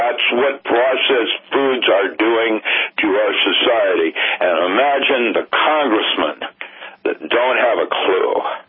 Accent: Seattle, Washington, United States; I grew up in Seattle. Seafood was my primary, you know, staple.

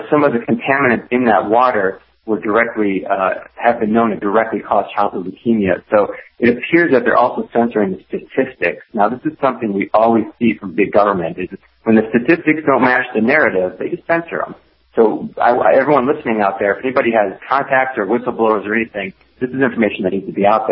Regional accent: Detroit, Michigan, United States; I grew up in Metro Detroit, and I come from two generations of auto workers.

